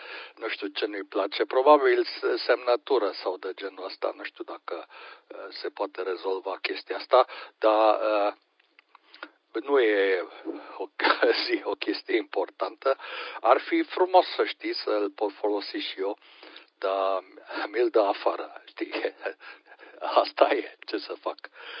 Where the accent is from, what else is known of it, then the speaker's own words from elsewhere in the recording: Brașov, Brașov County, Romania; moved away as an adult; eu sunt din Brașov, sunt născut în Brașov și am trăit acolo 32 de ani și după aia cam jumate din viață și restul jumătății aici în Delta Lima.